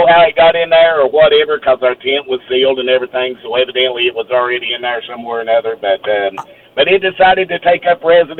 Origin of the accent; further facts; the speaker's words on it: Kentucky, United States; Okay, first and foremost, I'm from Kentucky. … down here